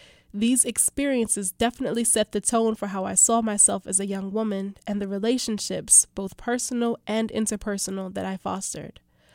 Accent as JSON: {"language": "English", "town": "Pleasantville", "region": "New Jersey", "country": "United States", "tie": "born or raised there", "said": "Pleasantville, New Jersey."}